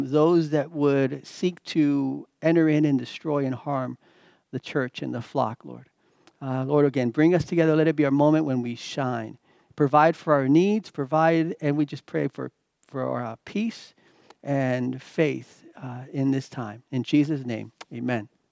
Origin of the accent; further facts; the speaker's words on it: Miami, Florida, United States; growing up in Miami, we had hurricanes, and Hurricane Andrew, if you remember in 1992, those who remember that, devastated South Florida.